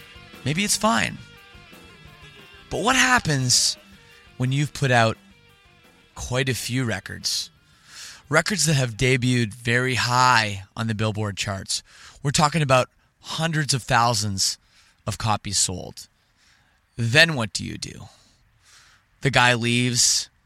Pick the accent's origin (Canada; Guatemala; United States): Canada; As I record this, I am finally in California. This is like, you know, I'm from Canada